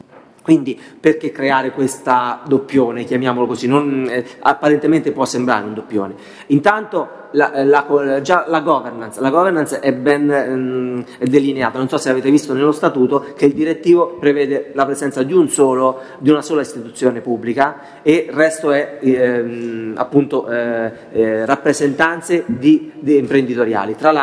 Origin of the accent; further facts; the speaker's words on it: Trevi, Umbria, Italy; ne dico una per mille, sono di Trevi